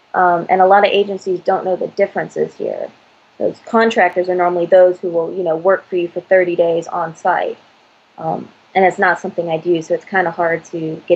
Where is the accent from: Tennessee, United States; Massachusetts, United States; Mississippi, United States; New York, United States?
Tennessee, United States; Nashville; I came from Nashville, and the biggest thing we have in Nashville is BarCamp